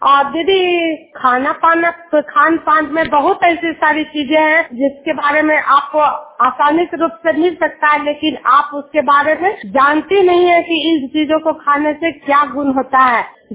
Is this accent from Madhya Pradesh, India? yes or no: no; Juniyar, Bihar, India